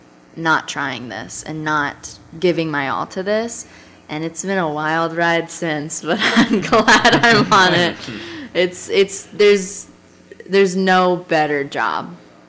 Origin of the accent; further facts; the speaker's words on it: Cincinnati, Ohio, United States; I got this chance to do some work at this college, College Conservatory of Music at CCM, because I'm from Cincinnati.